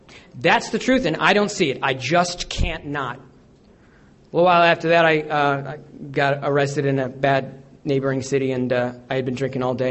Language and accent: English; New York, United States; also born or lived in Keene; I grew up in New York. I'm from Keene, but I grew up in New York.